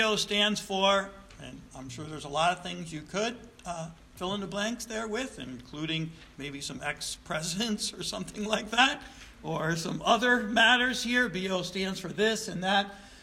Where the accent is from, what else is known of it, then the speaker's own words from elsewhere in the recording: Troy, New York, United States; born there; I was born in South Troy